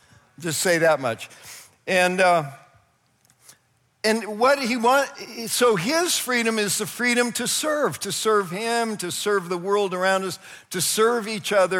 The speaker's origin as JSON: {"language": "English", "country": "United States", "said": "You know, and I'm American, you know, I hate regulations."}